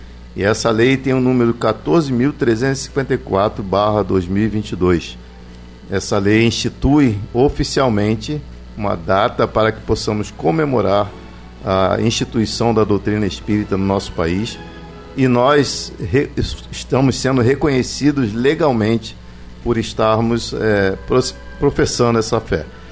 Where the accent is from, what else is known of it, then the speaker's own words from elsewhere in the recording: Brazil; E nós, como brasileiros, temos muito a comemorar